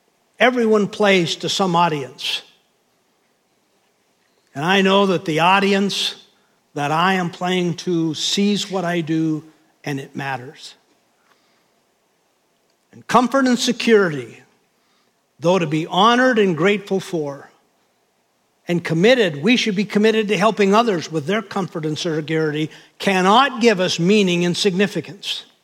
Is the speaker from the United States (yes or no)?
yes; Williston, North Dakota, United States; Remember, I grew up in North Dakota, where Williston had 12,000 people.